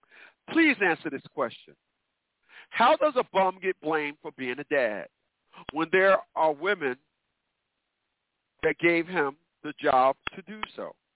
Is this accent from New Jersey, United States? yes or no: yes; Newark, New Jersey, United States; this is why the mistakes in the community where I'm from, and I'm from Newark, New Jersey, this is why the process of failure is being repeated.